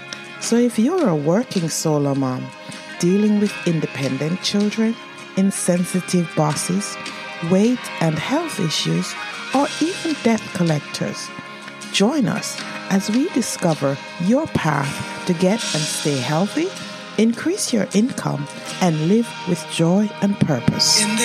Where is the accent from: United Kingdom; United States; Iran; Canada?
United Kingdom; England; Sonia and I go way back from our time growing up in England.